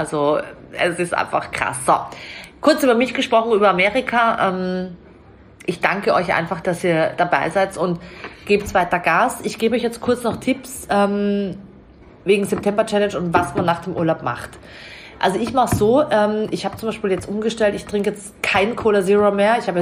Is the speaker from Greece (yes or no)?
no; Austria; weil ich ja Österreicherin bin